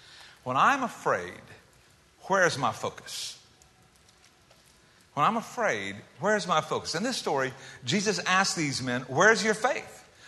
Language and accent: English; South Carolina, United States; I grew up in South Carolina, where all the really godly people grew up. But anyway, I grew up near Lake Moultrie in South Carolina.